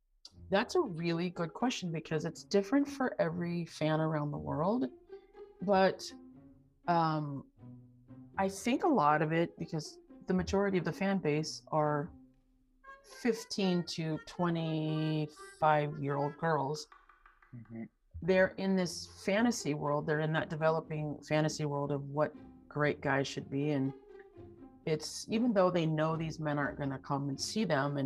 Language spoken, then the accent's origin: English; Arizona, United States; now in South Korea; I'm originally from Arizona, but I live in South Korea. I work and live in South Korea. Shortly, I will be moving to Thailand. In about 4 months, I'll be moving to Thailand.